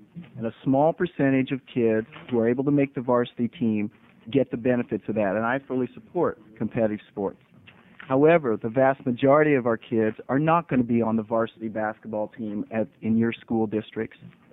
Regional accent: Indiana, United States; Now, part of the problem is that I grew up in Indiana playing basketball.

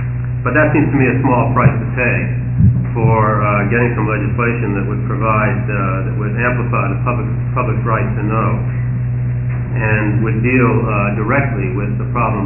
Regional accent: Portland, Oregon, United States; I'm from Portland. And the editor of the Oregon Times.

